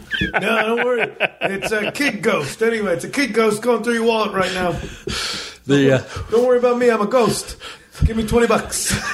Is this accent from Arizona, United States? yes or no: yes; Tempe, Arizona, United States; Like, no, man, we're from Tempe. Like, even it's just a street over. But even though, don't say we're from Phoenix.